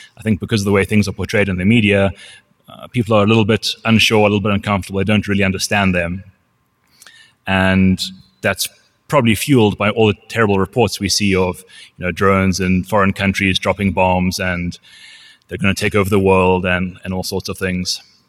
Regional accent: Zimbabwe; I'm originally from Zimbabwe, a small landlocked country in Southern Africa.

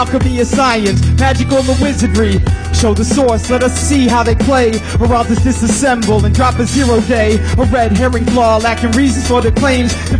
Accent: Cincinnati, Ohio, United States; Cincinnati.

